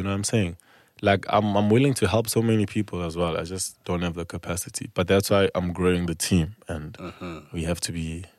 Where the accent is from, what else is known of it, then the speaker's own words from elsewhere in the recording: South Africa; I'm from South Africa. The more South Africa they hear, the more they want to now come see